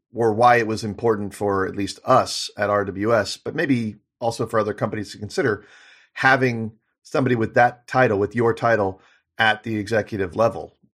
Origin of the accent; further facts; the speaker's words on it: United States; as an American